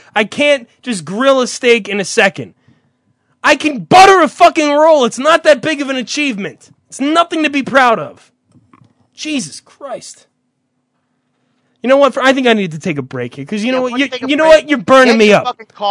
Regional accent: New Jersey, United States; I mean, I love New Jersey. It's my home state, but it's just so full of people that have no idea what great means.

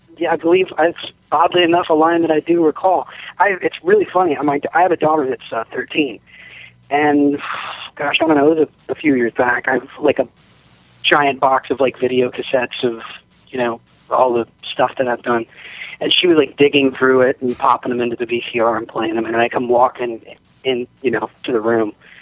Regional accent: Oklahoma City, Oklahoma, United States; born there; I was born in Oklahoma City

